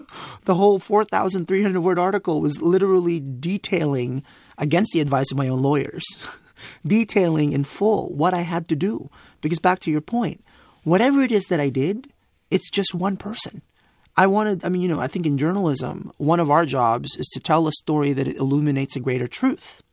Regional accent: Philippines; I'm not Hispanic. I'm Filipino

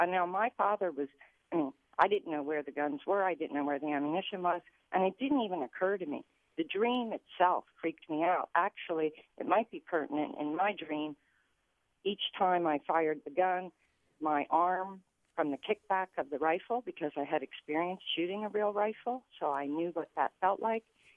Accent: Lancaster, Pennsylvania, United States; I'm a 54-year-old white woman. I grew up in Lancaster City, Pennsylvania, with a father who hunted

